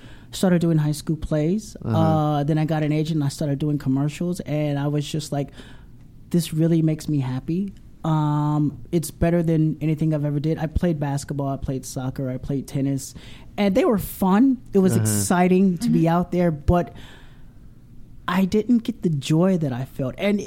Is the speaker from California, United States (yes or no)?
no; Chicago, Illinois, United States; Oh, boy. I grew up in Chicago.